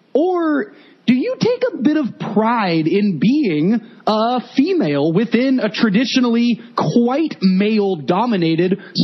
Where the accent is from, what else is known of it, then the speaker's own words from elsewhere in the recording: England, United Kingdom; I mean more as an England, as a proud British person, rather than just as an English woman.